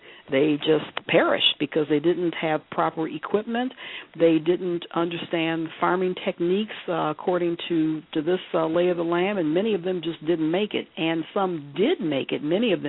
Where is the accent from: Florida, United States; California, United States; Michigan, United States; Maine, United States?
Michigan, United States; Detroit; I'm from Detroit and Windsor, Canada is right across the border, and I love the … the national anthem for Canada, because I grew up with it.